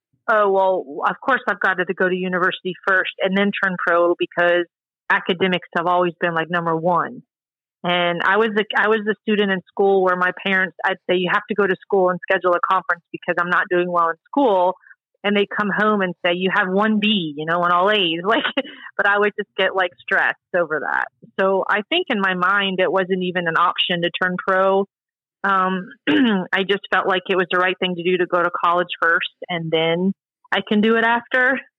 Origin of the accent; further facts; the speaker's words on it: Florida, United States; I come from Florida where my identity was winning in tennis and like people knew me from tennis, and then I go to Duke and no one really cares or knows you.